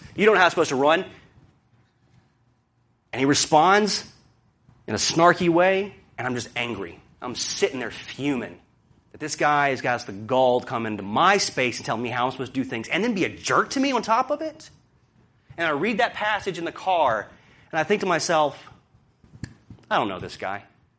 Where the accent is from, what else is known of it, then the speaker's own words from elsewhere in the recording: the South, United States; I'm from the South. We have a different phrase.